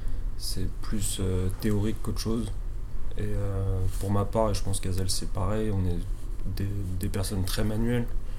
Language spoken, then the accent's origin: French; Île-de-France, France; Du coup, je suis originaire du Val-de-Marne.